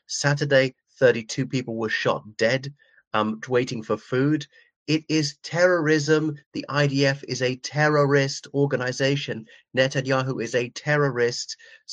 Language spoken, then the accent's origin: English; Ireland; everybody. … from Ireland.